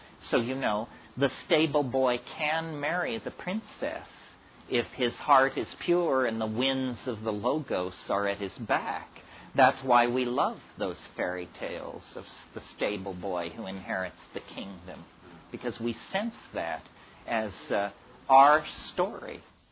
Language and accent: English; Berkeley, California, United States; Like I grew up in Berkeley in the 1960s. You know, I was in Berkeley from 65 to 70, the golden age.